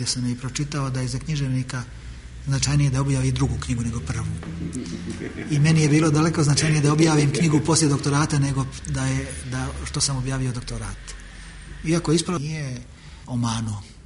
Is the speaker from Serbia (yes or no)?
no; Cetinje, Montenegro; najteže biti profesionalni historičar kod nas u Crnoj Gori oko Cetinja